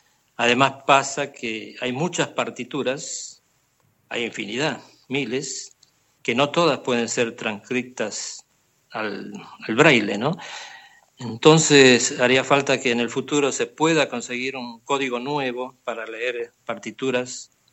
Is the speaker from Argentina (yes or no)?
yes; Argentina; moved away as an adult; now in Barcelona, Spain; No, resido en Barcelona hace 22 años, pero procedo de Argentina. Hice toda la carrera musical en Argentina.